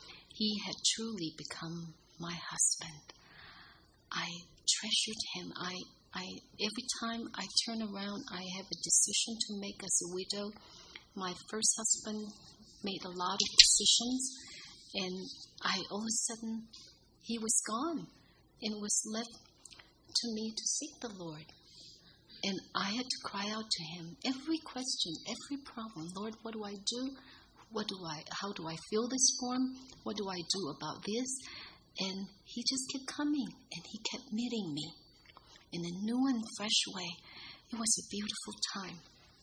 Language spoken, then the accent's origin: English; Manila, Metro Manila, Philippines; English is a second language; Growing up in the Philippines, I was just the most selfish, self-centered girl. I was born in Manila, Philippines, the youngest of 10 children.